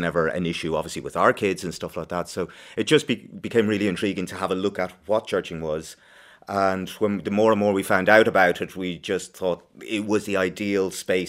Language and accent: English; Dunmore East, Munster, Ireland; I'm originally from Waterford, from Dunmore East in County Waterford